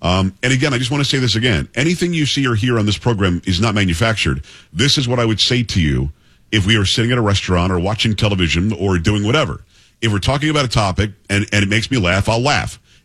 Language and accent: English; Florida, United States; I grew up in South Florida. I lived in Palm Beach County from the time I was 7 years old until I was 28.